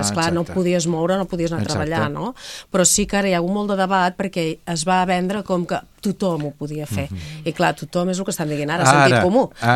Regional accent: Girona, Catalonia, Spain; jo que sóc de Girona

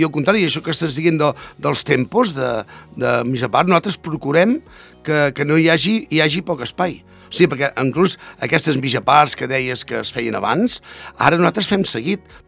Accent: Besalú, Catalonia, Spain; Jo, per exemple, que sóc de Besalú, doncs, clar, era un poble petit

